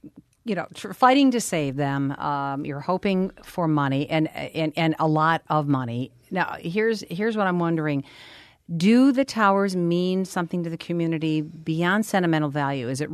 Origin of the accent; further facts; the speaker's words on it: Ferndale, Michigan, United States; I grew up in Ferndale, and that was a really terrific family outing for us to drive from Ferndale to the Irish Hills.